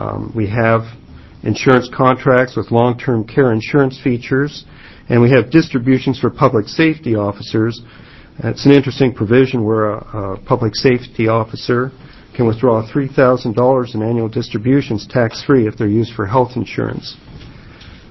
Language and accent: English; Oregon City, Oregon, United States; Mr. Chair, members of the committee … from Oregon City.